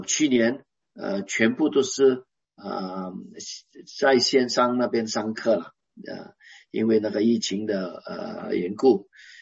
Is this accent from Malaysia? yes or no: yes; Malaysia; Chinese is a second language; 因为我不大会讲那个普通话，我讲的是客家话，我会讲粤语一点，福建话也会讲一点，因为我是土生土长的马来西亚华人。